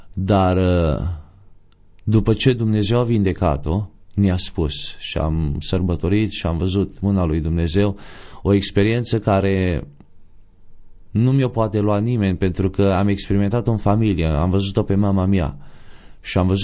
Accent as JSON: {"language": "Romanian", "town": "Ineu", "region": "Arad County", "country": "Romania", "tie": "born or raised there", "said": "eu am crescut în Ineu, județul Arad"}